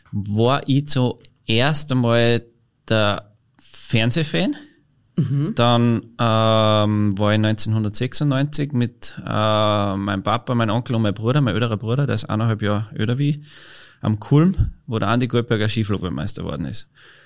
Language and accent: German; Kirchberg, Tyrol, Austria; daheim in Kirchberg-Denning, da wo ich aufgewachsen bin.